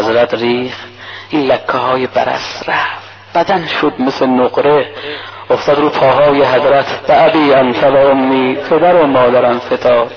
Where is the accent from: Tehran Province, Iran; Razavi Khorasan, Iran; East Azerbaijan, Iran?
Razavi Khorasan, Iran; Mashhad; بچه مشهدم